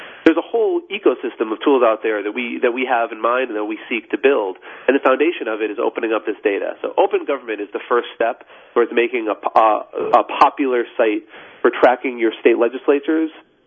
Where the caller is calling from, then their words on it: New York City, New York, United States; I'm calling from New York City, where I live